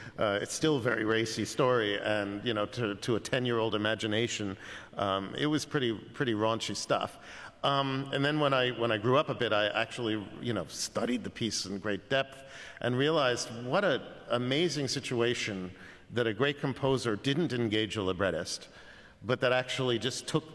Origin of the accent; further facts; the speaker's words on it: New York, United States; even though I'm as much a New Yorker as you possibly can be, grandparents and such were all from Russia.